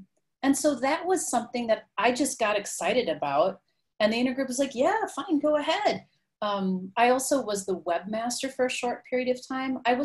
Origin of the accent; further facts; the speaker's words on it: Midwest, United States; I'm from the Midwest. I'm from an area where people, that's some throw down stuff.